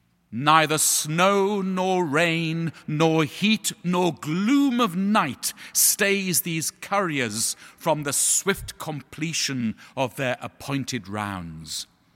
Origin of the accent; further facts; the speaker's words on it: United Kingdom; now in New York, United States; as a Brit expat living in New York, I always smile when the vergers get this set of vestments out